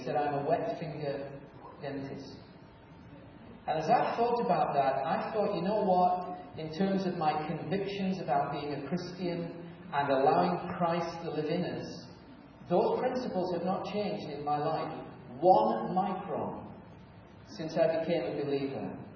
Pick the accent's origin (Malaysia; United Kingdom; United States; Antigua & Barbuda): United Kingdom; England; I like to think so as an Englishman.